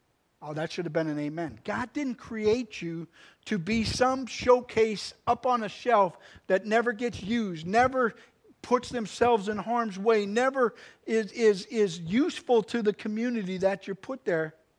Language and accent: English; Texas, United States; now in Pennsylvania, United States; In 1984, I moved here from Texas to Pennsylvania, and as I was trying to establish from being a Texan to a person in PA, I noticed a few things.